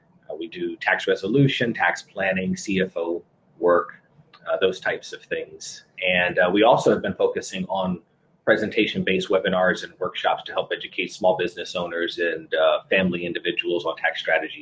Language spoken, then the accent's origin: English; Maryland, United States; also born or lived in Washington, D.C.; now in Florida, United States; I'm originally from the Maryland, D.C. area. Based in Florida now, but grew up definitely in the D.C., Maryland, part or neck of the woods. Went to the University of Maryland at College Park.